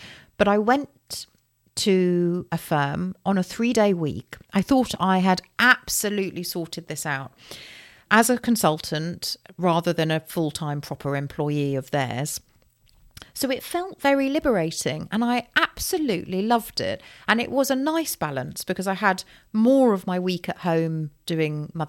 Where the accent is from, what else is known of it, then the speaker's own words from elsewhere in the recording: London, United Kingdom; I'm such a Londoner through and through.